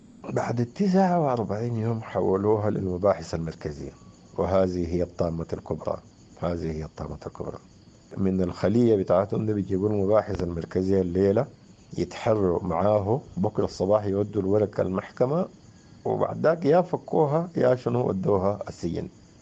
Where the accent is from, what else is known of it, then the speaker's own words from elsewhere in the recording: Sudan; أنا قبيلتي سودانية.